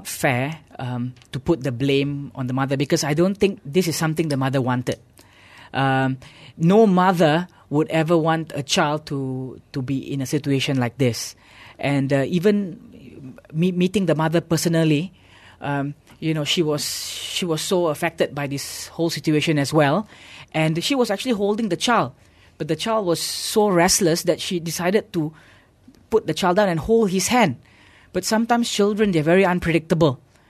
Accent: Kuala Lumpur, Malaysia; now in Kuching, Malaysia; since I'm from Kuala Lumpur, as soon as I finished my housemanship, I would return back immediately.

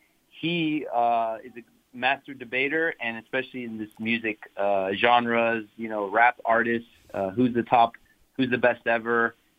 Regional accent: Miami, Florida, United States; Just growing up in Miami, Florida, my family, my friends, they just took out the T and the O and they made it

